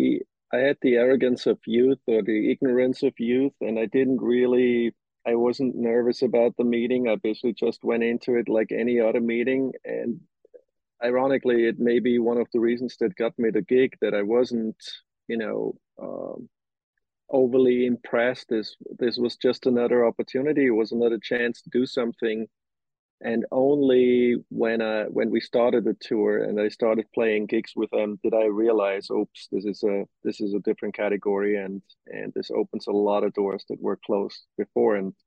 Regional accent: Linz, Upper Austria, Austria; I grew up in Linz, not in Vienna, but then went to study music in Vienna.

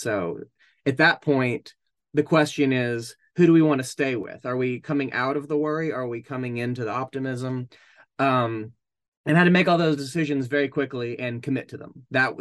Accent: Tennessee, United States; I grew up in East Tennessee and I grew up, you know, listening

